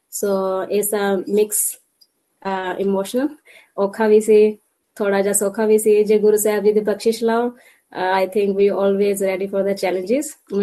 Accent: Amritsar, Punjab, India; now in Australia; ਮੇਰਾ ਪਿਛੋਕੜ ਅੰਮ੍ਰਿਤਸਰ ਸ਼ਹਿਰ ਹੈ, ਪੰਜਾਬ, ਤੇ ਮੈਂ ਉਦੋਂ ਵੀ ਸਪੋਰਟਸ ਕਰਦੀ ਸੀ। ਅੰਮ੍ਰਿਤਸਰ ਗੁਰੂ ਸਾਹਿਬ ਦੀ ਨਗਰੀ ਹੈ, ਉੱਥੇ ਪੇਰੈਂਟਸ ਨਾਲ ਗੁਰਦੁਆਰਾ ਸਾਹਿਬ ਜਾਣਾ, ਸੇਵਾ ਕਰਨੀ, ਪੰਜਾਬੀ ਕਮਿਊਨਿਟੀ ਵਿੱਚ ਵਿਚਰਨਾ

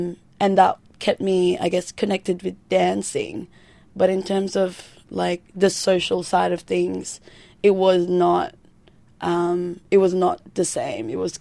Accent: Philippines; now in Melbourne, Australia; growing up in the Philippines

